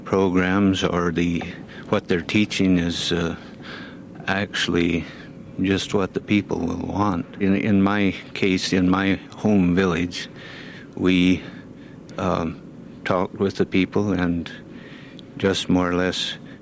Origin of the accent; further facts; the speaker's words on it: McGrath, Alaska, United States; from the Yukon, Lower Yukon McGrath area.